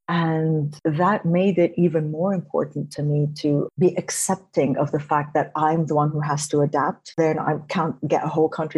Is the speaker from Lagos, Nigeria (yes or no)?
yes; Lagos, Nigeria; So I grew up in Nigeria, in Lagos, and it was very clear that I was not of that place.